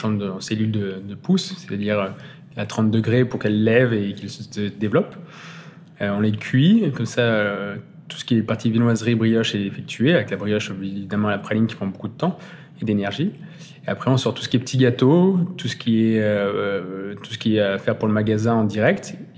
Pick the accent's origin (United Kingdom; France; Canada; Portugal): France; Neuville-sur-Saône, Auvergne-Rhône-Alpes; J'ai grandi dans le Val du Rhône. J'ai grandi à Neuville-sur-Saône.